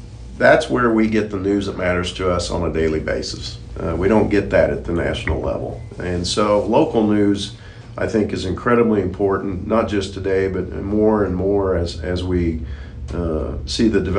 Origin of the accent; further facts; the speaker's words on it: Wellington, Kansas, United States; now in Ottawa, United States; My background, I'm a Kansas kid. I grew up in Wellington, Kansas.